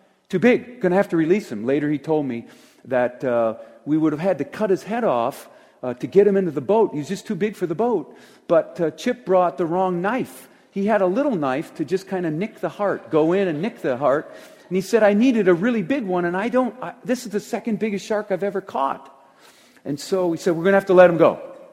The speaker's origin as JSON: {"language": "English", "region": "Michigan", "country": "United States", "said": "And I'm from Michigan. We don't catch anything but these little things they call like crappie and sunfish"}